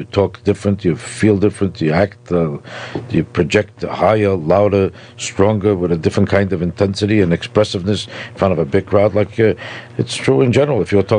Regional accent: New York, United States; Yeah, a very heavy Jewish neighborhood on the Lower East Side of New York.

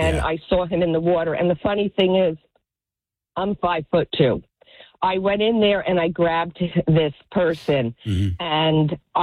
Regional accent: New Jersey, United States; I grew up in North Jersey, but spent my summers down on the Jersey Shore, yeah.

